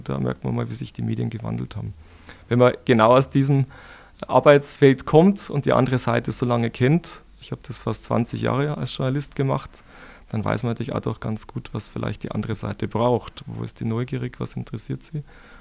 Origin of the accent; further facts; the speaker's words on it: Bavaria, Germany; Ich komme aus Niederbayern, Landkreis Kelheim bin ich aufgewachsen.